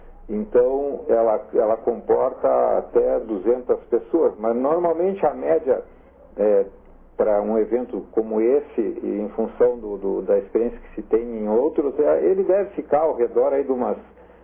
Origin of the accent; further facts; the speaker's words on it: Porto Alegre, Rio Grande do Sul, Brazil; now in Urussanga, Brazil; como eu sou natural de Porto Alegre e com muita honra moro em Uruçanga